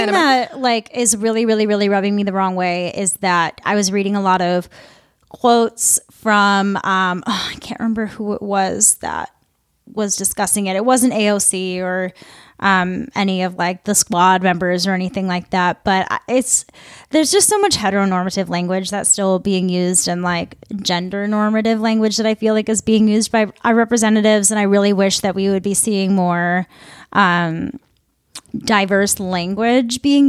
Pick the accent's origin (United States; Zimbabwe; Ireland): United States; Midwest; I'm from the Midwest. We have so many names like this.